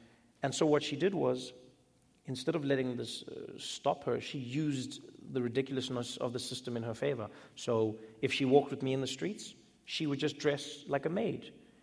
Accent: South Africa; born there; I was born in South Africa during a time known as apartheid.

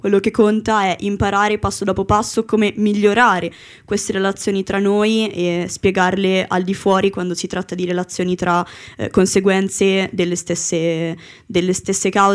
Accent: Venice, Veneto, Italy; now in Milan, Italy; Io ora abito a Milano, però vengo da Venezia.

